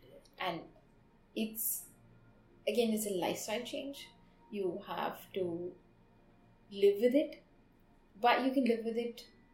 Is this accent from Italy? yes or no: no; India; because I'm an Indian, I'm going to talk about Indian diet.